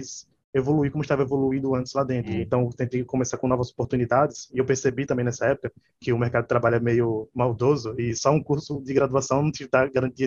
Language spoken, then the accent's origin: Portuguese; Northeast Region, Brazil; tenho 25 anos, moro aqui em Aracaju, Sergipe, nordestino